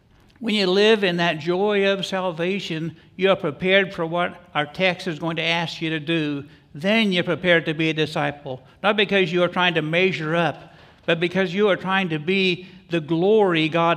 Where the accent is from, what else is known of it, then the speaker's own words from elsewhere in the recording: Kansas, United States; There's a law in Florida, since I'm from Kansas, there's a law in Florida called Stand Your Ground.